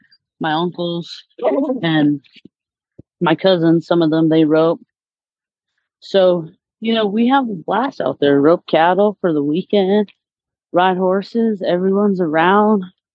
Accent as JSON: {"language": "English", "town": "Whitecomb", "country": "United States", "lives_now": "Gilbert, United States", "said": "Well, my hometown, like where I'm originally from, is called, on the reservation, it's called Whitecomb. And that's originally where I'm from. But my, living situation is in Gilbert, Arizona, yes."}